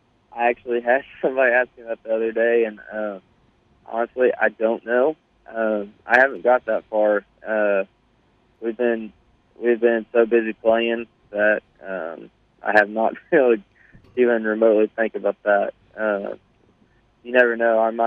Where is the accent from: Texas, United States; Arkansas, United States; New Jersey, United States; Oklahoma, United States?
Oklahoma, United States; Collinsville; So I'm actually from Oklahoma. I was born and raised in Oklahoma. I grew up in a town called Collinsville, Oklahoma. Small little country towns.